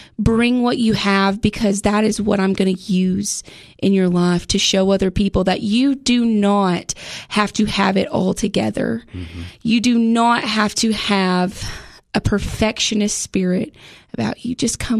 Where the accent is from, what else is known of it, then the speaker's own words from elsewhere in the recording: Walling, Tennessee, United States; I grew up in Walling, Tennessee.